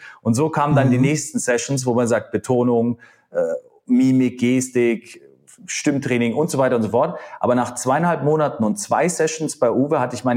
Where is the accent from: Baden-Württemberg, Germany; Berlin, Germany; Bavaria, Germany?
Bavaria, Germany; ich komme aus Mittelfranken